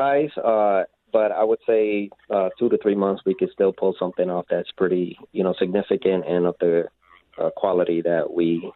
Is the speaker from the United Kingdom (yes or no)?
no; Puerto Rico; and families to continue that rich history that we have as Puerto Ricans and make sure that children growing up in Rochester continue having that background as to where they came from and their culture.